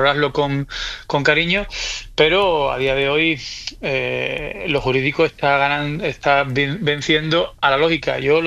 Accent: San Fernando, Andalusia, Spain; yo soy de Cádiz, soy Cañay, soy San Fernando

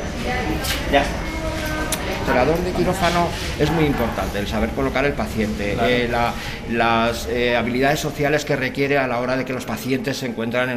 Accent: Ávila, Castile and León, Spain; natural de Ávila, soy su celador.

